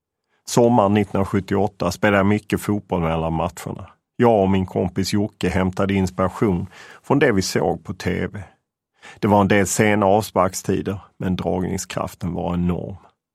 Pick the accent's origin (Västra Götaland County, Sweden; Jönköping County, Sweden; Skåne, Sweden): Skåne, Sweden; Lund; framför tv-apparaten hemma i Lund.